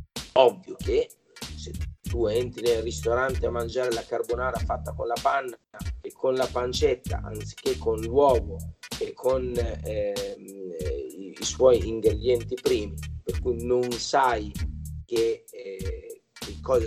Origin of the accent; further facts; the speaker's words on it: Bologna, Emilia-Romagna, Italy; born there; ho 43 anni, sono nato in una famiglia X, sono nato a Bologna